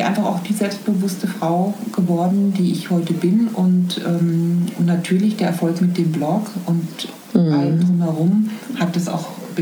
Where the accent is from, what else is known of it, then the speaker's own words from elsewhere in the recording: Bavaria, Germany; komme ich ja aus dem Umfeld, also zwar aus der Nähe von München